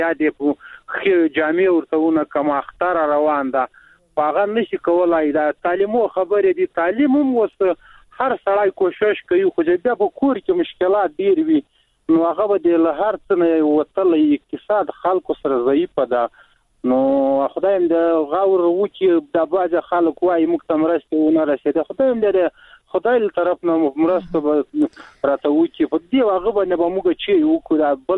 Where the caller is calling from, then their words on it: Logar, Afghanistan; ما د لوګار ولایت نه مې د سراډي کني ولې